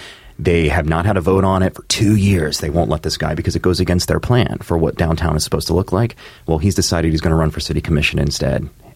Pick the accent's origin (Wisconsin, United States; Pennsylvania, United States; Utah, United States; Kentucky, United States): Kentucky, United States; Covington; And I'm from South Covington. And so I know the area pretty well.